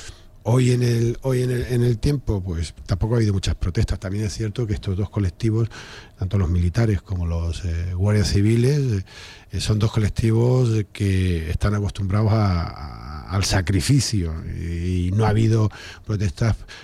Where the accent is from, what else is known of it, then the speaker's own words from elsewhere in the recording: Spain; dado que nosotros somos españoles y viajamos